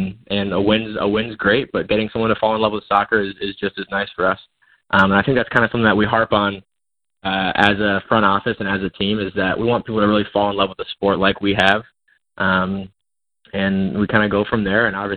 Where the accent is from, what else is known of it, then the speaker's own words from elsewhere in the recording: Ohio, United States; But when I grew up in Central Ohio myself.